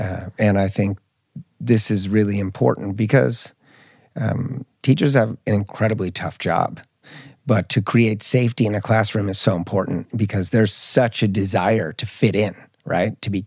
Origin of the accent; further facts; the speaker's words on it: Marin County, California, United States; I grew up in the environment where I grew up in the Bay Area. I grew up in Marin County, which is a lot of high achievers, you know, a lot of success.